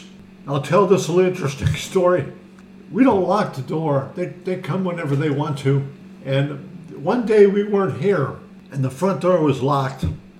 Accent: Lyndhurst, Ohio, United States; Lyndhurst, Ohio.

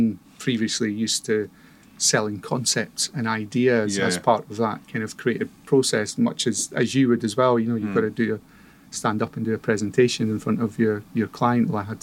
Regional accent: Falkirk, Scotland, United Kingdom; also born or lived in Gibraltar; I was brought up in Falkirk.

